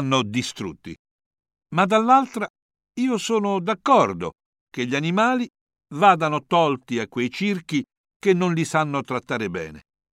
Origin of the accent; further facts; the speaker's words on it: Ferrara, Emilia-Romagna, Italy; born there; proprio qui a Ferrara, che io considero la mia terra, visto che sono nato qui.